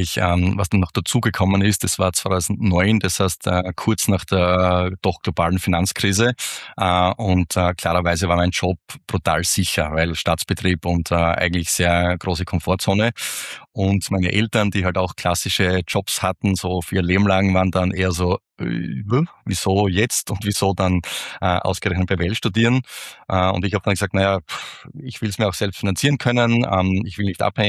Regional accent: Styria, Austria; Ich bin am Land aufgewachsen, also in einer kleinen Gemeinde, 30 Minuten südlich von Graz.

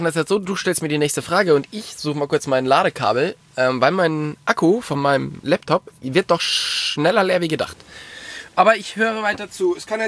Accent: Germany; funktioniert bei uns zu Hause in Deutschland, ja, da kenne ich die Fische, da kenne ich das Wasser, funktioniert.

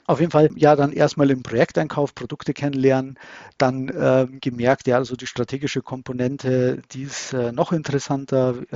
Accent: Munich, Bavaria, Germany; italienischer Abstammung, immer noch italienischer Staatsbürger sogar. Der Akzent verrät's eben auch. Bayer, gebürtiger Münchner, Münchner Kindl sozusagen. Bin 44 Jahre jung

